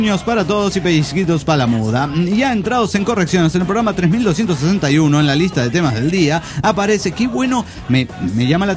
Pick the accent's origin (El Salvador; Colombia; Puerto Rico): El Salvador; Yo soy de El Salvador.